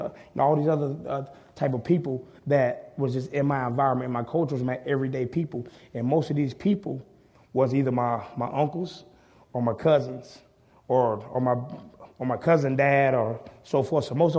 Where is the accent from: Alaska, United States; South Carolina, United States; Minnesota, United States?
South Carolina, United States; Conway; the culture I grew up in. I'm from Race Path. Some of you may know where Race Path at in Conway, but Race Path is one of the worst areas in Conway.